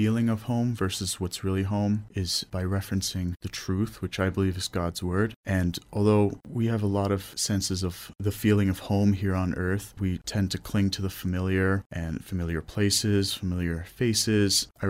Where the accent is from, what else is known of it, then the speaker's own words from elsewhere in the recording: Rhode Island, United States; I'm from the United States. I'm from the small state called Rhode Island.